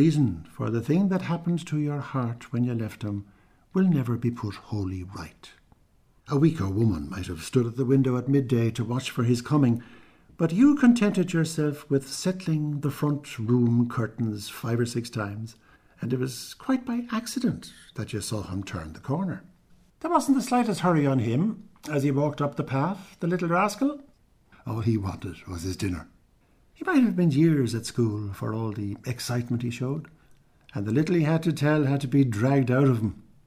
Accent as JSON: {"language": "English", "town": "Birr", "region": "Offaly", "country": "Ireland", "tie": "born or raised there", "said": "And when I was growing up in Burr, I remember at Christmas time, it was always a surefire hit."}